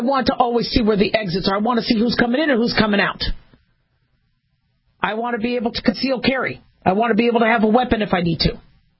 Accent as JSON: {"language": "English", "region": "California", "country": "United States", "tie": "born or raised there", "said": "I remember growing up in California, you'd have earthquake drills."}